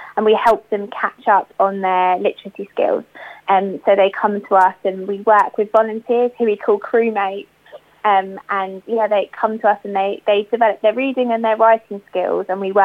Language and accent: English; Portsmouth, South East England, United Kingdom; I grew up in Portsmouth, went to local state schools here